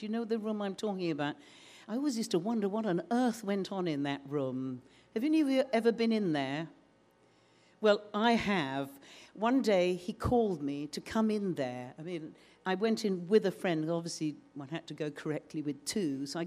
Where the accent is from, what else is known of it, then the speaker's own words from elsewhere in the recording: London, United Kingdom; I'm from London, it rains all the time, so I'm kind of used to it.